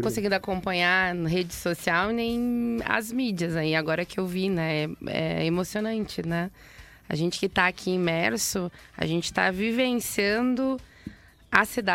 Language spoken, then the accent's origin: Portuguese; Gravataí, Rio Grande do Sul, Brazil; Eu sou de Gravataí.